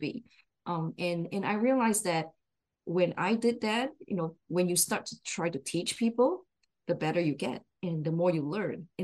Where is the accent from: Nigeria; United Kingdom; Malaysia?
Malaysia; now in United States; And then I come from Malaysia.